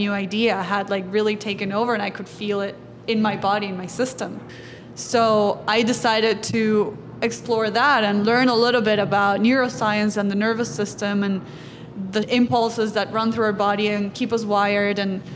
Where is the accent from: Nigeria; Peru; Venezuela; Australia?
Venezuela; the only one we have in Venezuela, my home country.